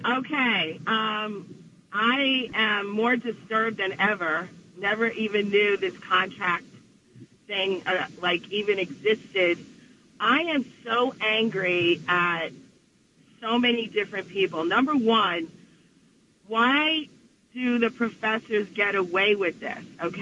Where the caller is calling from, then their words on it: New Jersey, United States; Good morning. … from Bergen County.